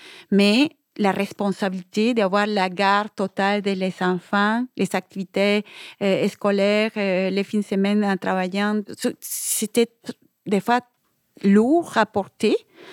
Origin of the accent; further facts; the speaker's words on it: Venezuela; J'exerçais des postes aussi des cadres chez nous au Venezuela.